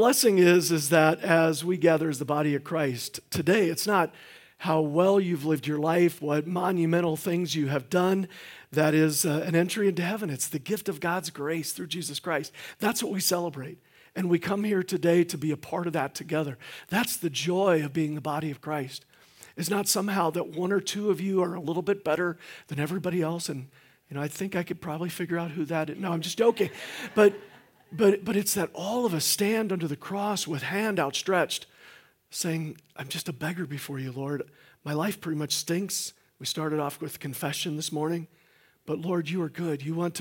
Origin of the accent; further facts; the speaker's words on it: Illinois, United States; now in Iowa, United States; I come from East Central Illinois. I've been in Iowa for the last 28 years.